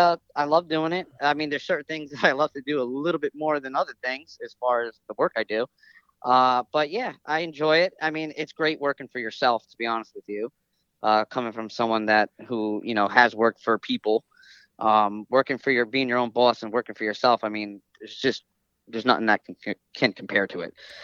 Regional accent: Paterson, New Jersey, United States; born there; I was born in Paterson, New Jersey.

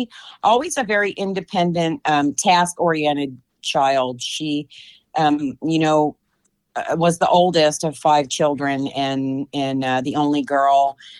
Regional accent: Virginia Beach, Virginia, United States; moved away as an adult; also born or lived in Japan / San Diego; Well, I was born in Japan and then I grew up in Virginia Beach near Oceana and then moved to San Diego when I was 19 and I've lived there for, you know, close to 40 years

